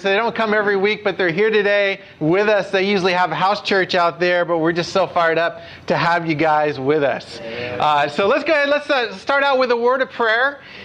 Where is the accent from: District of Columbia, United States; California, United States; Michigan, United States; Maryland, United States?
California, United States; I'm from California. I shouldn't be talking like that.